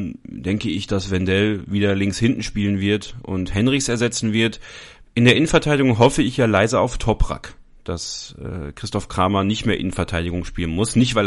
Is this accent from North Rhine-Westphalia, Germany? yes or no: yes; Borken, North Rhine-Westphalia, Germany; komme aus dem Münsterland. Ne? Also die Ecke Essen ist gar nicht mal so weit weg von der Ecke, wo ich herkomme. Das Westmünsterland, ich komme aus Borken. Eine kleine Halbgroßstadt sozusagen.